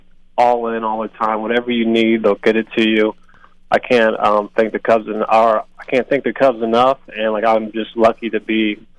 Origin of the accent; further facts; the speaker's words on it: Broken Arrow, Oklahoma, United States; I am originally from Broken Arrow, Oklahoma.